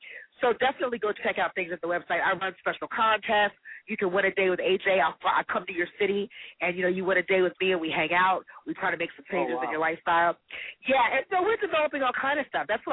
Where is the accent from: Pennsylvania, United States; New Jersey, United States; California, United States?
New Jersey, United States; You know, listen, I'm from Jersey. I'm from Jersey, but my blood thinned out a long time ago.